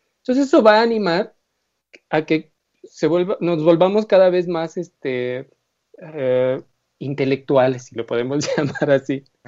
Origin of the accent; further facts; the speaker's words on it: Mexico; como pueblo, como mexicanos, tenemos que discutir nuevamente